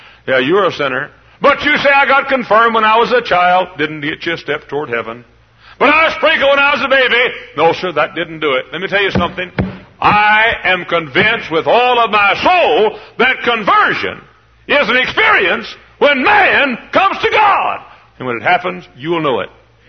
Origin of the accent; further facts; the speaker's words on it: Dallas, Texas, United States; Included in that flight was a stopover in Dallas, Texas, my hometown.